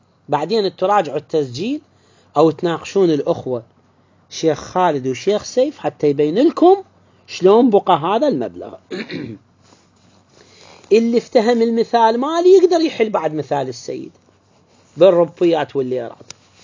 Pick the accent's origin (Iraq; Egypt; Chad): Iraq; عندنا بالعراق